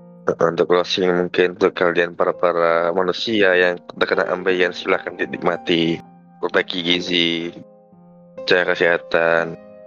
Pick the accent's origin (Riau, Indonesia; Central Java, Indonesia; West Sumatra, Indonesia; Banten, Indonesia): West Sumatra, Indonesia; Padang; Gue orang Padang, gak bisa makan pedas.